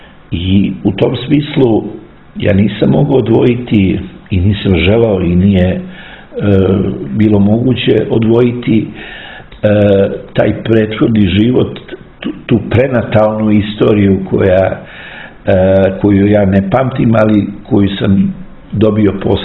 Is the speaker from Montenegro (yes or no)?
no; Kraljevo, Šumadija and Western Serbia, Serbia; now in Belgrade, Serbia; iz Kraljeva, odakle sam potekao i gde sam rastao, sam došao u Beograd, gde i sada živim, gde sam stvorio porodicu.